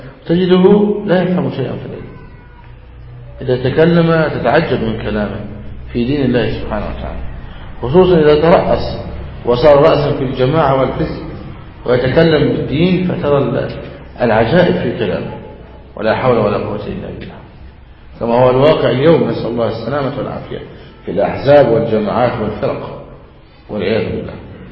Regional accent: Egypt; كما عندنا في مصر مثلا

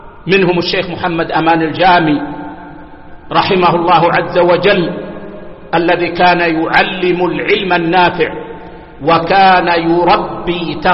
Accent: Saudi Arabia; بلادنا السعودية

